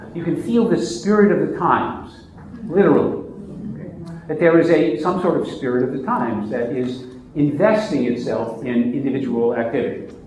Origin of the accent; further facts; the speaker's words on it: Missouri, United States; Most of you know that I come from a science background, and I'm from Missouri.